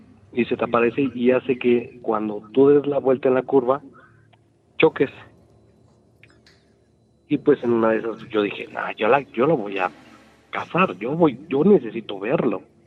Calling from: Mexico City, Mexico

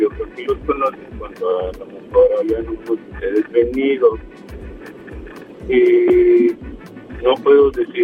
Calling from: Monterrey, Nuevo León, Mexico; de Monterrey

